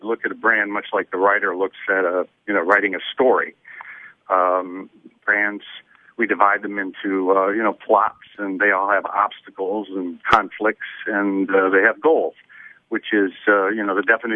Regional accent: Lansing, Michigan, United States; now in Chicago, United States; By the way, it's good to be talking to Lansing. It used to be my hometown.

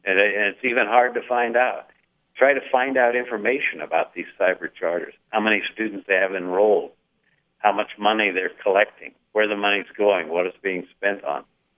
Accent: Arizona, United States; a lot of the operations moved out of there and came to my home state of Arizona, where regulation was almost non-existent.

